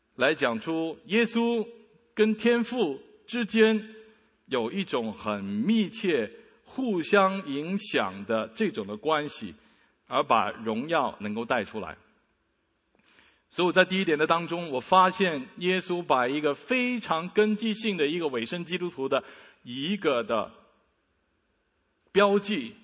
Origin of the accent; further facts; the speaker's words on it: China; 如果做这样的事情我们中国人真的很丢脸